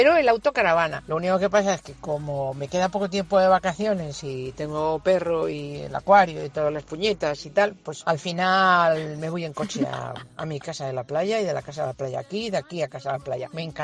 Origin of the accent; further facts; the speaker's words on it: Madrid, Community of Madrid, Spain; de Madrid.